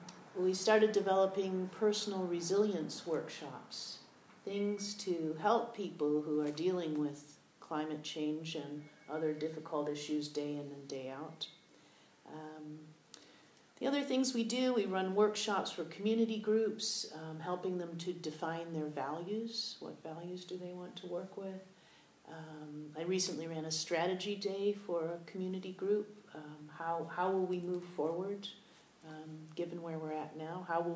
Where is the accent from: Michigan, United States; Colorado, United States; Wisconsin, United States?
Michigan, United States; I grew up in Michigan, near Detroit, just on the edges of Detroit.